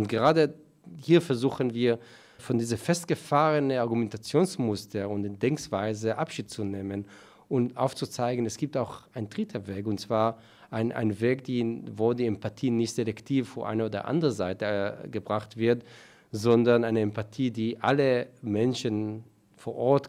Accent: Israel; German is a second language; Ich bin in Kibbutz aufgewachsen. Kibbutz ist dezidiert nicht religiös, sicherlich nicht orthodox. Aber trotzdem, Judentum spielt eine Rolle.

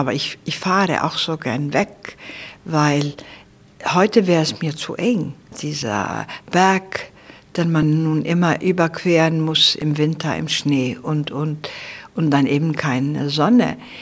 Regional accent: Seyðisfjörður, Eastern Region, Iceland; ob ich vielleicht meine Geschichte so aus meiner Kindheit in Seyðisfjörður erzähle

